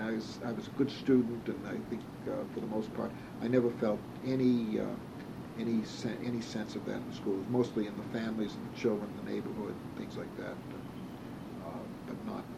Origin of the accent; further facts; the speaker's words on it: Boston, Massachusetts, United States; I grew up in part of my life, I grew up in the Dorchester section of Boston, and there were always frictions between Jews and Irish at that time.